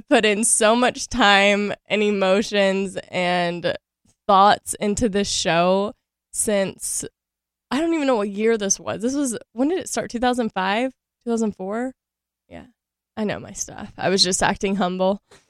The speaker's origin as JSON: {"language": "English", "town": "Shreveport", "region": "Louisiana", "country": "United States", "tie": "born or raised there", "said": "So I grew up in Shreveport, Louisiana, which people think Louisiana, they first think New Orleans. I'm not from New Orleans. And then they think I'm from the boondocks, and I'm not from the boondocks."}